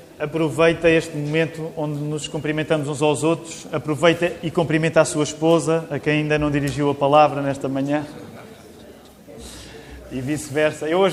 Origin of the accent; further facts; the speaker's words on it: Queluz, Lisbon, Portugal; quando eu era pequenino, a igreja onde eu cresci, lá em Queluz